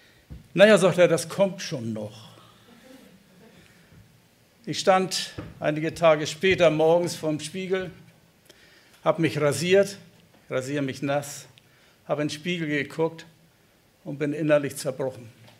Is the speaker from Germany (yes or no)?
yes; Fünfhausen, Hamburg, Germany; Ich komme so aus Bergedorf und etwas dahinter, aus der Elbe, von der Elbe, aus Fünfhausen, ne?